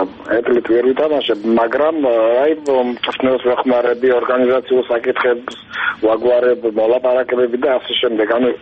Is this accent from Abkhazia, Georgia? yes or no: yes; Ochamchire, Abkhazia, Georgia; ახლა ჩემს ნამდვილ მშობლიურ ქალაქში ოჩამჩირეში